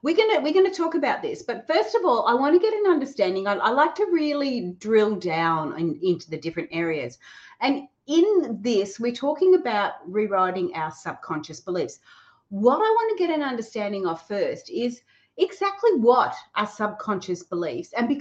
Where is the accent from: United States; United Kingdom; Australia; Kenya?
Australia; Gold Coast, Queensland; Gold Coast, Australia, that is. Probably could tell with my funny accent.